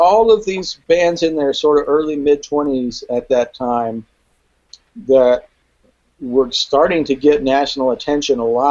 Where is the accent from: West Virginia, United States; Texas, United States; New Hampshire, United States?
Texas, United States; Austin; So the whole family moved down here. I was 4 years old at the time.